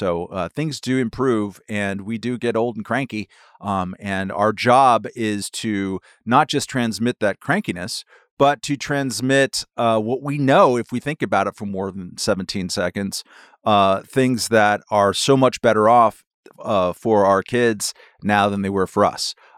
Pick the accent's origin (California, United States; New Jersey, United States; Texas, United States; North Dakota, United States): California, United States; I'm from California internally and externally